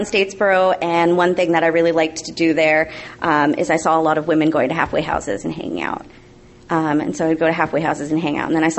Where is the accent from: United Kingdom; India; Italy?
India; Chennai, Tamil Nadu; I'm from originally from Chennai in India